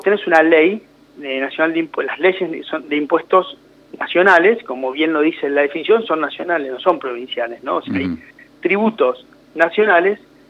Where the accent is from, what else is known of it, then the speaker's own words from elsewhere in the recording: Santa Rosa, La Pampa, Argentina; moved away as an adult; now in Buenos Aires, Argentina; Sí, yo nací allá y estudié toda la secundaria allá, me vine a estudiar a Buenos Aires y ya me quedé acá.